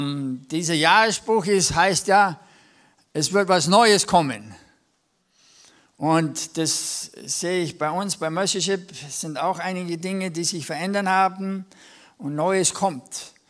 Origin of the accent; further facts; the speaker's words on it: Texas, United States; Ich komme aus Texas.